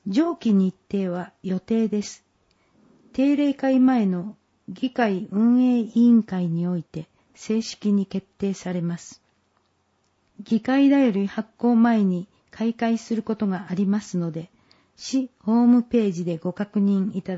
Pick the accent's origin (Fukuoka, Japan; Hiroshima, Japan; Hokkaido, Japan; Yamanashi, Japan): Yamanashi, Japan; Nirasaki; 韮崎市も2050年には消滅可能性都市になる、との報道があり、驚きました。生まれ育った郷土を皆で守り、未来へつなげていかなければならない時です。